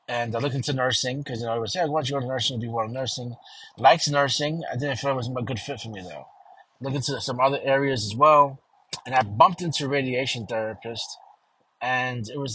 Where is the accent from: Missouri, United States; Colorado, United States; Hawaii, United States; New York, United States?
New York, United States; Brooklyn; growing up in Brooklyn in the hood